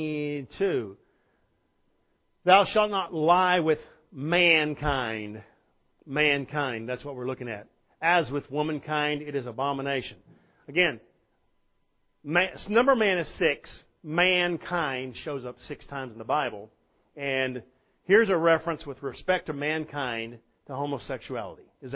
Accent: United States; Lord, I'm an American. I live in a country that's immersed in marketing and stuff.

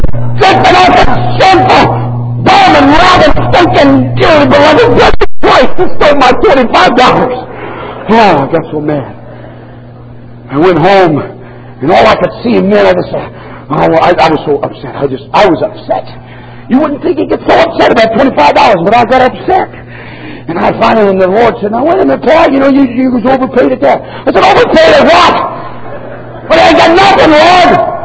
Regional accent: United States; born there

